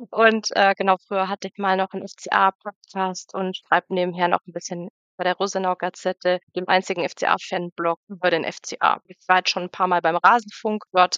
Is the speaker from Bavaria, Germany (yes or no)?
yes; Augsburg, Bavaria, Germany; born there; gebürtige Augsburgerin.